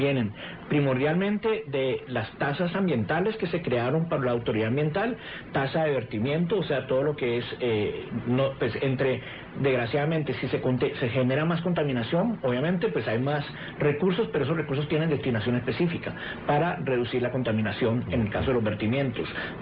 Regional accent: Cali, Valle del Cauca, Colombia; also born or lived in Costa Rica; soy recolombiano, siento recolombiano, me sé todas las estrofas del himno nacional, soy recaleño, estudié aquí en el Colegio Bermans

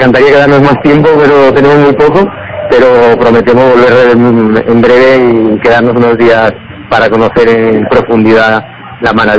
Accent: Castellón, Valencian Community, Spain; Venimos de Castellón, Valencia, la comunidad valenciana.

